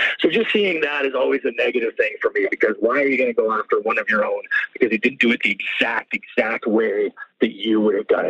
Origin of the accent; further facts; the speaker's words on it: New Mexico, United States; I was like, yes, sir, I'm very sure. I'm an American citizen. I was raised there.